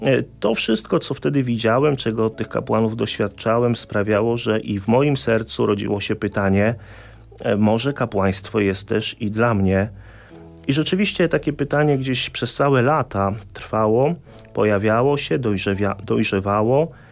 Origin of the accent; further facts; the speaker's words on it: Sycewice, Pomeranian Voivodeship, Poland; księża Salezjanie z parafii Sycewice koło Słupska. To są moje rodzinne strony.